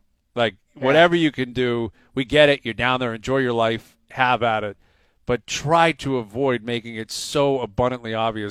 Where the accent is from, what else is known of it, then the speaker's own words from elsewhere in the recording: Canada; We're Canadian.